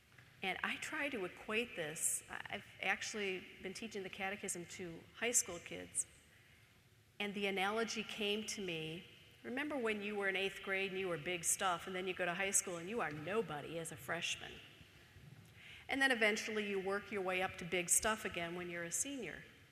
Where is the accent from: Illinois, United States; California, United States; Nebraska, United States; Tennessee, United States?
Illinois, United States; Chicago; And when we came to Minnesota, even though I'm from Chicago, I do not embrace the cold, but I thought, okay, now I live in Minnesota, I need to embrace the cold.